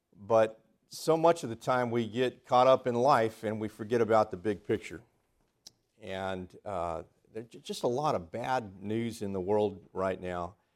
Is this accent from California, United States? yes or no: yes; Santa Clara, California, United States; And I'm currently preaching back where I grew up in Santa Clara, California, the Silicon Valley.